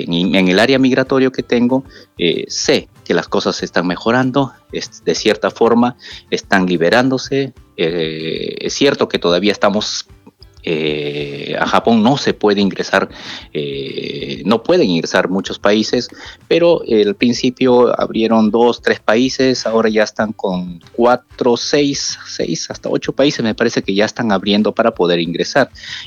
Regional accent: Peru; Nosotros como peruanos, pues hemos perdido 200.000 vidas en nuestro país

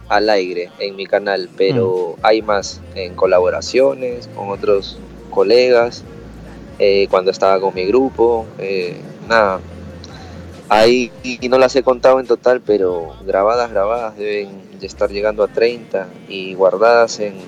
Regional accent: Callao, Peru; now in Japan; yo soy del Callao, los amigos, yo desde muy chico como que andaba, ¿entiendes? Bien, no liberal, pero es otra crianza, otra cultura, y llegar aquí a Japón fue impactante

